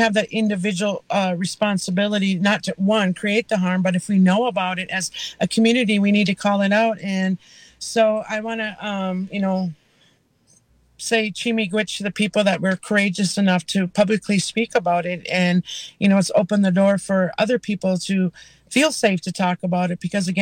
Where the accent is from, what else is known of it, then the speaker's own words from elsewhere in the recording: Leech Lake, Minnesota, United States; And for those of those listeners out there that don't know … from Leech Lake. And I'm the Northern Organizer for Minnesota 350 here in the Deep North near, Bemidji, Minnesota